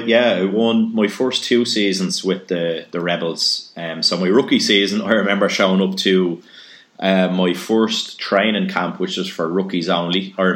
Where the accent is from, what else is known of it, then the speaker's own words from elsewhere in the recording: Palmerstown, Leinster, Ireland; So they're an amateur soccer team in my hometown of Palmerstown in Dublin.